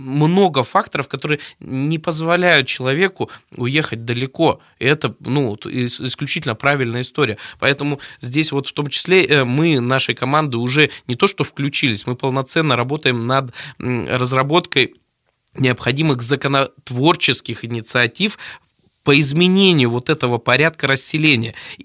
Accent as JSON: {"language": "Russian", "town": "Novosibirsk", "region": "Novosibirsk Oblast", "country": "Russia", "tie": "born or raised there", "also_born_or_lived": "Kuzbass", "said": "Но я вообще родился, вырос в Новосибирске. Но после университета я переехал в Кузбасс и долгие 9 лет там прожил. Из-за болезни родителей, в первую очередь, вернулся в родной Новосибирск."}